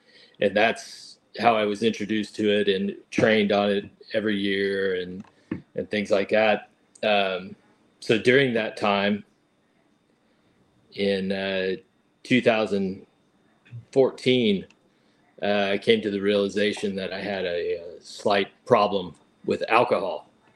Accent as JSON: {"language": "English", "region": "California", "country": "United States", "tie": "born or raised there", "moved": "as an adult", "lives_now": "Texas, United States", "said": "Like Bruce said, I am from California. I was born in the Los Angeles area back in the 70s. Moved to Texas, you know, in 2006, and you know, there's lots of my teenage years and all that in California."}